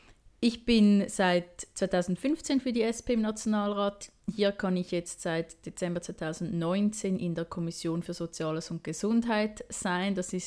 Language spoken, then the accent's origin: German; Winterthur, Zurich, Switzerland; ich komme aus Winterthur, bin 33 Jahre alt